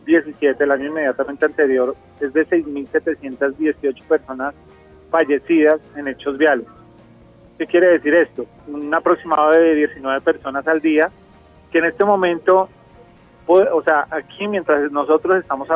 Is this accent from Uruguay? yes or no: no; Colombia; Y definitivamente esto es lo que nosotros como colombianos tenemos que fortalecer.